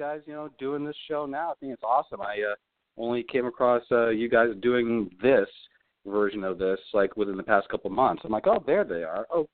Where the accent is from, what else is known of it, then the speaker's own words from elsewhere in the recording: Bar Harbor, Maine, United States; I grew up in the Bar Harbor area.